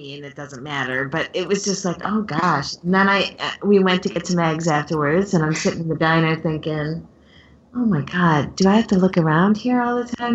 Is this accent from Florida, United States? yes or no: no; Wheaton, Illinois, United States; now in Chicago, United States; you know, I grew up in Wheaton. I lived in Wheaton from 79 to 88, and then I went to college, you know.